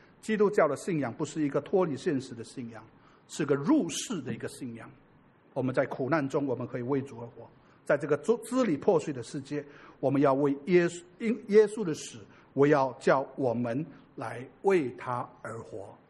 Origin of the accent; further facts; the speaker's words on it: Indonesia; 我小时候在印尼，我常常跟我的父亲出海